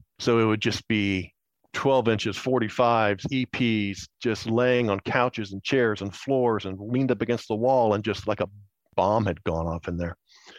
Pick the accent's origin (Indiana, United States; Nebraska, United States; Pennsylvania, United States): Indiana, United States; He grew up in Michigan and Illinois, and I grew up in Indiana.